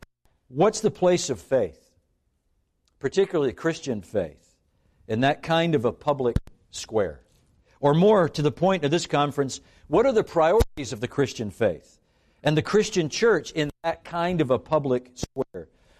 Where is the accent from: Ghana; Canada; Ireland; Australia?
Canada; also born or lived in Glasgow; now in United States; I'm actually an immigrant to the United States. I was born in Glasgow, Scotland, and then I was raised in Canada. And about 10 years ago, my family and I, by choice, became citizens of the United States, actually at Valley Forge, of all places.